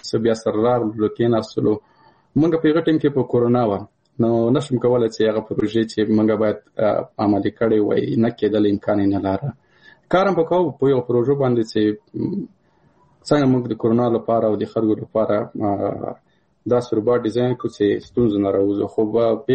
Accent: Paktia, Afghanistan; زه د کابل د پکتیا یم

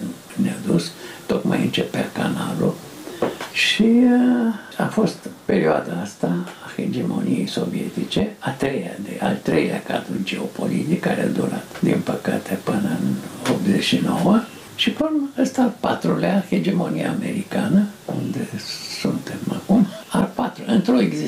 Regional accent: Romania; born there; M-am născut în România Mare în 1928

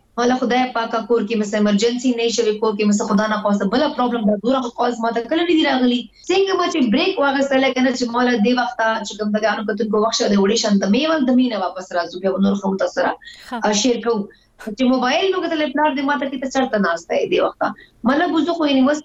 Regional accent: Lakki Marwat, Khyber Pakhtunkhwa, Pakistan; زه لکی مروت نه یم، او چې کوم ما فیملی دا غټوله ټاون کې سیټلډ ده، مطلب زه تعلق چې کوم دا ما بیسیکلی جنوبی اضلاع سایډ نه ده.

